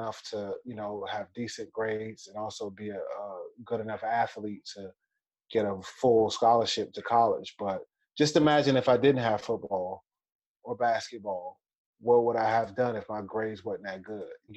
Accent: Washington, District of Columbia, United States; Well, I grew up in Washington, D.C., northeast section of Washington, D.C.

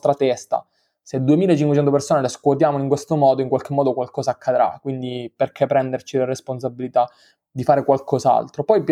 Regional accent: Sicily, Italy; Io sono nato in Sicilia, in un paesino inculato al mondo, in cui c'era un unico liceo che potevo scegliere

